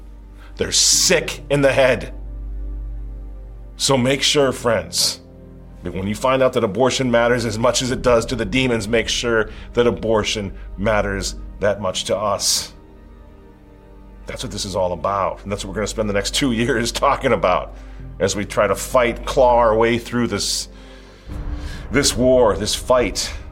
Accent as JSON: {"language": "English", "country": "United States", "said": "I'm not a Republican, but I'm an American and I'm a Catholic"}